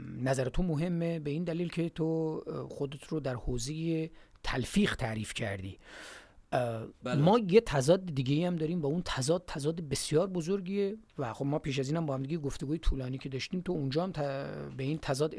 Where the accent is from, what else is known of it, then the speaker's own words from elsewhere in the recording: Gilan, Iran; همه ماهایی که از گیلان هستیم هممون خطا کردیم